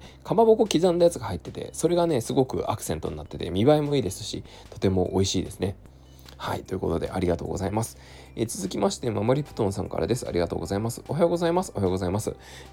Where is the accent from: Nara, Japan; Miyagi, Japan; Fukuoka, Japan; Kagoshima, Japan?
Fukuoka, Japan; Kurume; うちの地元はね、福岡県の久留米市ですけど、